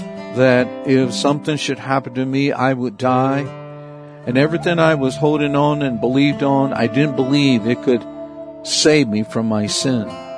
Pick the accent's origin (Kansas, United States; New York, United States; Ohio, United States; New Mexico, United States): New Mexico, United States; Laguna; I'm from the Pueblo of Laguna right here in New Mexico. I'm from the Roadrunner and Turkey clan.